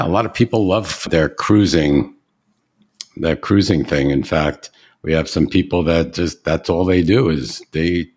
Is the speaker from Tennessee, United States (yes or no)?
no; Brooklyn, New York, United States; I'm a Brooklyn boy, but I know Forest Hills very well.